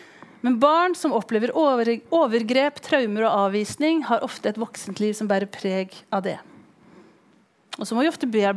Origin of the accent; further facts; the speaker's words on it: Tanzania; jeg har vokst opp som misjonærbarn i Tanzania